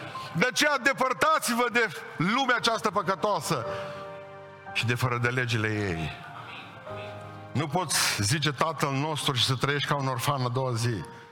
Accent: Hunedoara, Hunedoara County, Romania; sunt din Hunedoara

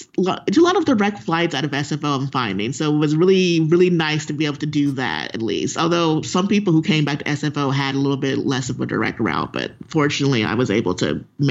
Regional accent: Wichita, Kansas, United States; moved away as an adult; So I grew up in Kansas, Wichita, Kansas, to be exact. The first time I left there is when I went to school in Syracuse, New York, so in central New York.

